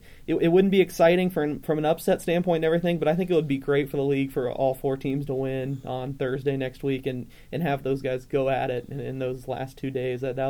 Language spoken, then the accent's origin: English; Wichita, Kansas, United States; My hometown Wichita to choke tomorrow.